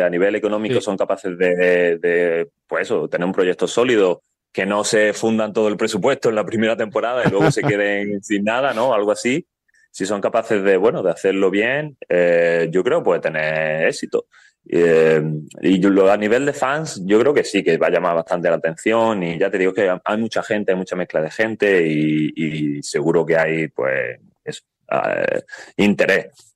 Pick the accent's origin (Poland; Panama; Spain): Spain; Granada, Andalusia; yo soy de Granada y bueno, tenemos la Sierra Nevada cerca, tenemos la naturaleza cerca